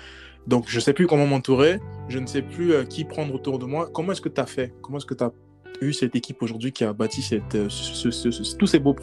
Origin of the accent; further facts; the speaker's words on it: Cameroon; Surtout que je suis camerounais